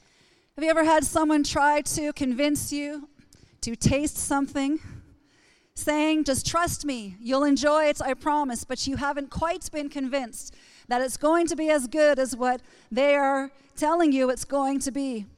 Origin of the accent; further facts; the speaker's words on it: East Coast, United States; I'm from the East Coast where pickled beets are on the table almost three meals a day.